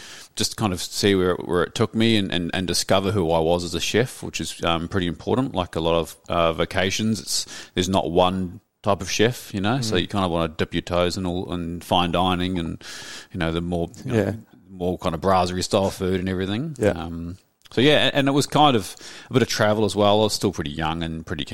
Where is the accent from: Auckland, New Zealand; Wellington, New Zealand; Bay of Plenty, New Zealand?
Wellington, New Zealand; Yeah, so I grew up in Wellington to a single mum.